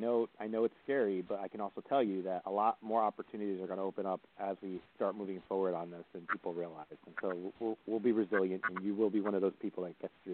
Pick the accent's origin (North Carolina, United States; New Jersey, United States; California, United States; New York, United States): New Jersey, United States; I was just going to say, Jersey's my home state.